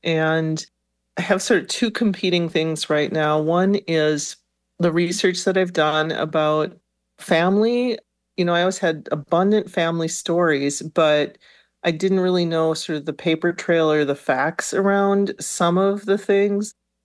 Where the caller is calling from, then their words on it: Minneapolis, Minnesota, United States; a Majikwe … I am joining you from Minneapolis, Kekabikang.